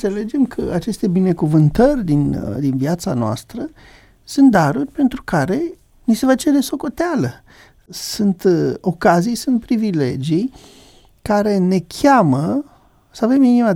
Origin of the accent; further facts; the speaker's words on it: Romania; cred că noi ca români suntem foarte talentați de la capitolul ăsta